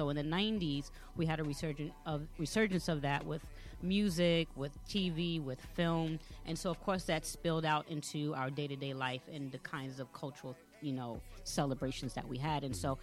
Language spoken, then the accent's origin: English; New York City, New York, United States; born or raised there; also born or lived in Hempstead / Staten Island / the Bronx